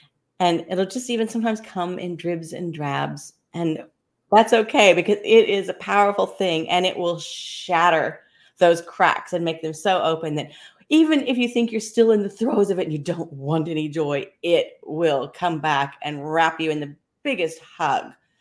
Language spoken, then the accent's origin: English; Kansas, United States; accent: Kansas; It's just such a gift for me as a girl who was born and raised in Kansas, if you picked up on a little bit